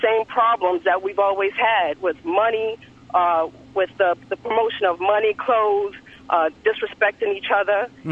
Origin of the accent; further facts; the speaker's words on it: Bronx, New York, United States; I grew up on it. I grew up in the Bronx. I was 6 years old going to gyms